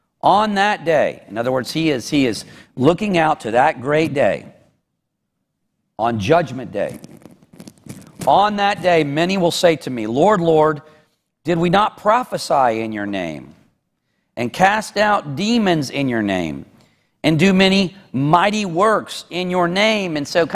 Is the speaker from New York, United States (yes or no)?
no; Charlotte, North Carolina, United States; And I actually heard the gospel in many different contexts growing up in Charlotte, from my grandmother and even from my mother and in church settings.